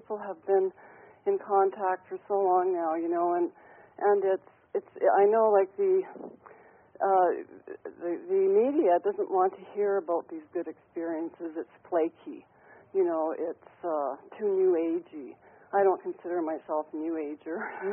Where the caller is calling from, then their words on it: British Columbia, Canada; from British Columbia.